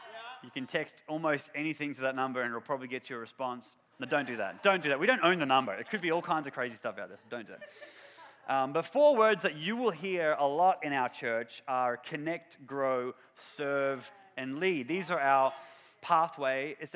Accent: Australia; accent: Australian; God, I pray that I will speak clearly with my Australian accent.

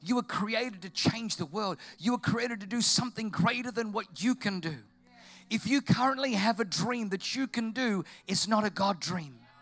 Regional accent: Dapto, New South Wales, Australia; That I was from Dapto. Can anything good come out of Dapto?

